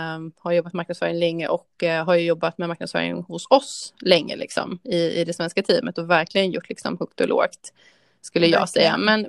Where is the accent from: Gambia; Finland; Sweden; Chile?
Sweden; Gothenburg, Västra Götaland County; now in Linköping, Sweden; Och sen så har jag bott en del utomlands och sådär. Men har nu då landat i Linköping. Fast jag är då från Göteborg, västkusten från början. Så nu bor jag här sedan 2 år tillbaka